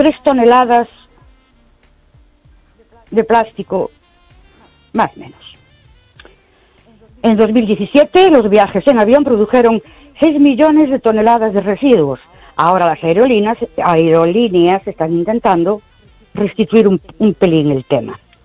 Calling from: Ourense, Galicia, Spain; de Orense.

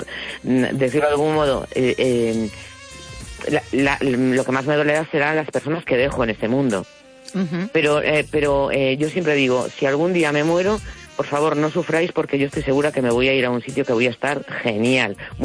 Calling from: A Coruña, Galicia, Spain; de La Coruña.

